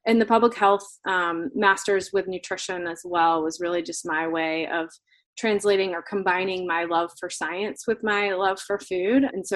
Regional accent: Florida, United States; I grew up in Florida and I grew up with a mom who loved to cook

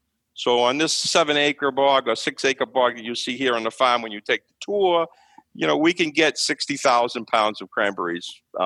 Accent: Harwich, Massachusetts, United States; but I'm from Harwich, so I say it's Harwich.

